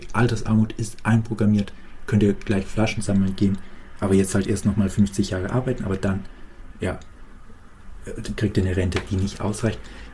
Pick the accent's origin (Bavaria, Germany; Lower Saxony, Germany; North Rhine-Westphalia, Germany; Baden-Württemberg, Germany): Baden-Württemberg, Germany; Diese Identität hier als Schwabe hat mir auch nie so gepasst